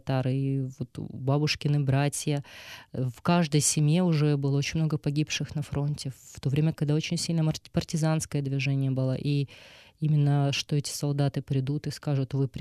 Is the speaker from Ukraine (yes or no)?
yes; Kherson Oblast, Ukraine; born there; Несмотря на то, что моя мама родилась в Узбекистане, мой отец родился в Узбекистане, мы родились в Херсонской области.